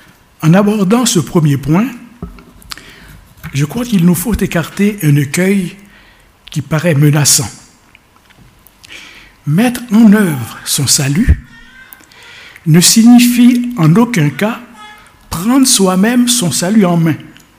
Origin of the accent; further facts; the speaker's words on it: Haiti; de raconter une histoire qui circulait chez nous, à Haïti, dans mon enfance.